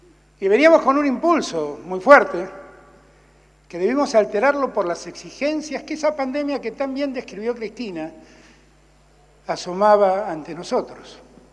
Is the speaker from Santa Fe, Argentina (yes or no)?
no; Buenos Aires, Argentina; soy un porteño, pero soy el más federal de todos los porteños. Que soy hijo de un riojano y que por lo tanto, de muy chico, conocí lo que es el norte argentino.